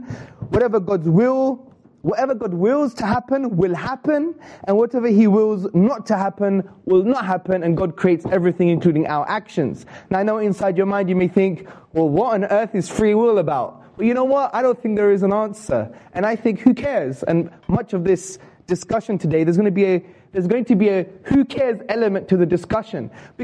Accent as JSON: {"language": "English", "town": "Hackney", "region": "London", "country": "United Kingdom", "said": "I'm from Hackney, so..."}